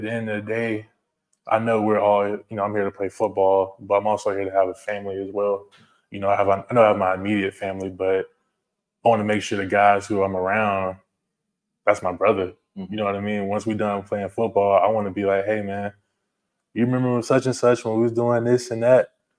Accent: Albany, Georgia, United States; So I grew up in Albany. I don't know if you guys know ASU. Mm-hmm. Grew up being a Golden Ram.

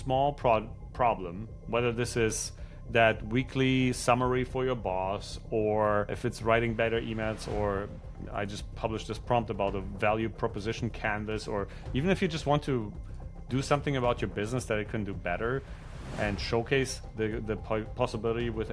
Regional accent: Germany; English is a second language; moved away as an adult; now in United States; I'm originally from Germany. I was an industrial engineer, came to the States to start a couple of companies

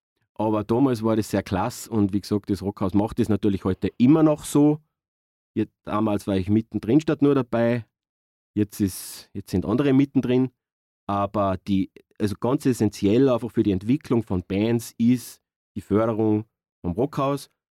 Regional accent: Salzburg, Austria; bin ich auch aus dem Innergebirg und bin auch dann in die Stadt gezogen mit Anfang 20

